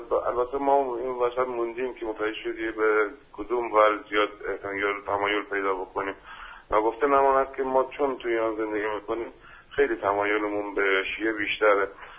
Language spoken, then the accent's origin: Persian; Kerman, Iran; من بچه کرمان هستم، بابام سنی، مامانم شیعه.